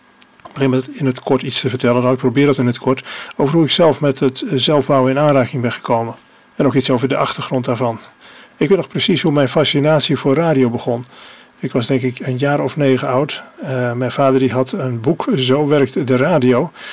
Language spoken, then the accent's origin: Dutch; Dordrecht, South Holland, Netherlands; En met wat vriendjes zwierven wij door de wijk in Dordrecht, Wielwijk, waar ik ben opgegroeid.